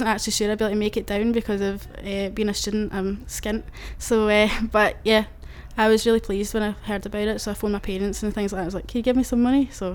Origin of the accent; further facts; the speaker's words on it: Glasgow, Scotland, United Kingdom; 1st of the 5th 90, and I'm from Glasgow.